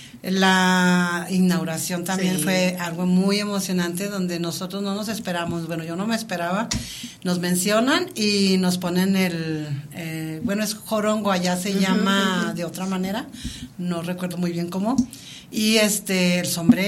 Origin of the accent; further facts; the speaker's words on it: Durango, Mexico; Es muy bonito cuando te preguntan de dónde eres, de Durango, y dónde queda eso. Pues allá al norte del país de México.